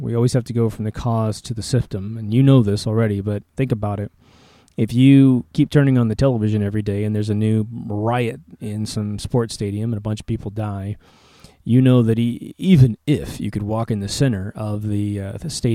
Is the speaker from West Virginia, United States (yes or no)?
no; Kansas, United States; I'm going to go back to the Midwest, in the United States of America. I grew up in Kansas, and in Kansas, what was really interesting about my small little town was that we had all races represented